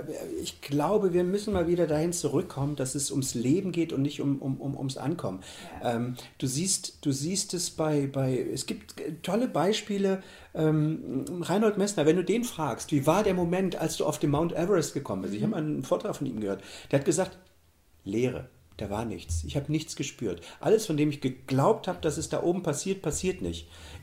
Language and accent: German; East Germany, Germany; Ich bin ja in der DDR groß geworden. Da gab es die Polytechnische Oberschule, auf die bin ich gegangen, 10 Jahre.